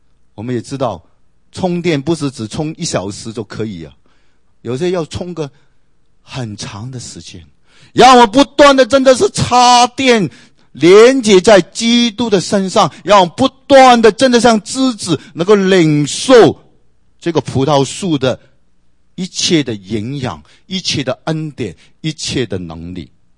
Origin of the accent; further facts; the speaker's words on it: China; 我们中国人说，有关系就没关系，没关系就有关系。